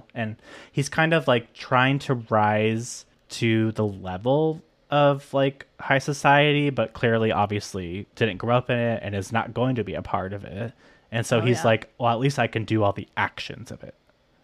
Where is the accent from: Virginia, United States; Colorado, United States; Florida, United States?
Florida, United States; Well, you know, growing up in Florida